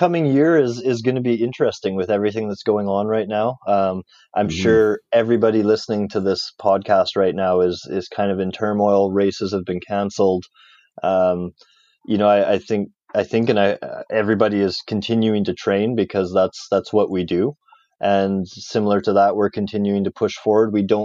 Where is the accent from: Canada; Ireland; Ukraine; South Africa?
Canada; So that's as a Canadian, that's a great market as well.